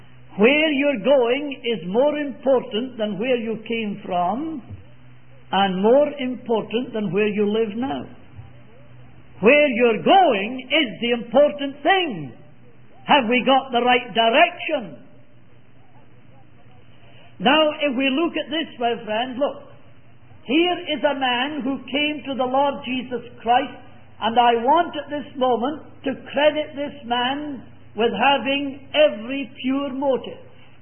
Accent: Scotland, United Kingdom; No, sir, I'm not Irish. So I came from Scotland.

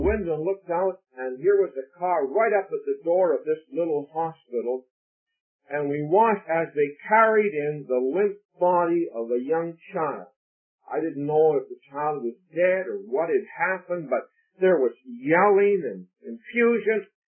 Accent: Vancouver, British Columbia, Canada; We're from Vancouver, Canada

